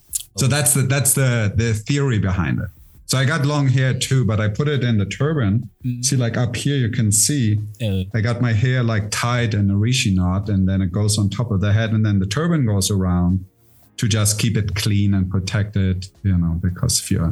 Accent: Germany; moved away as an adult; also born or lived in India; now in Mexico; Yeah, it's German. So I'm kind of international. I was born in Germany. Mm-hmm. Lived there till I was 25. And then I moved to India.

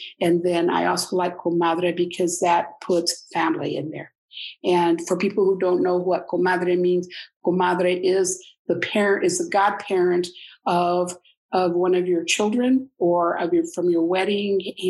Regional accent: Grand Island, Nebraska, United States; I was born and raised here in Grand Island. My father was from Nebraska. He was born in Nebraska. My mother was from Colorado.

